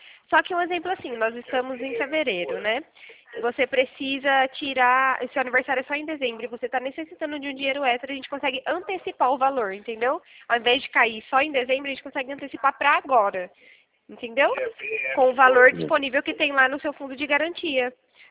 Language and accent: Portuguese; São Carlos, São Paulo, Brazil; Eu sou aqui de São Carlos.